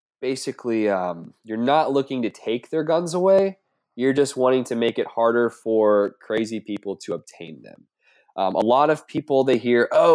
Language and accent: English; the South, United States; I'm from the South. I get it. We're rednecks.